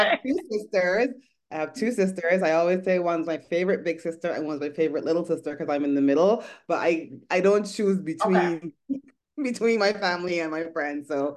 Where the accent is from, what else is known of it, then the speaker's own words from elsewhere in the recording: Barbados; My favorite childhood memory. It would have to be, so I grew up in Barbados.